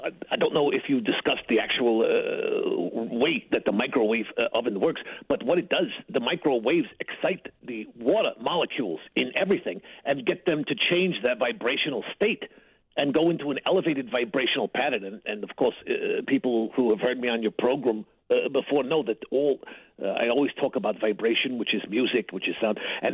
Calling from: Hesperia, California, United States; I'm in Hesperia, California.

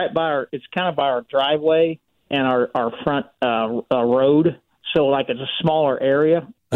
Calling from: Carlisle, Illinois, United States; Carlisle.

